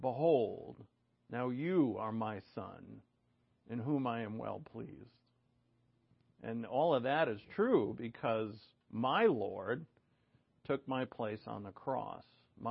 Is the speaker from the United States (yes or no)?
yes; New England, United States; When I say we, I think of us youngins back in the day when we're from New England.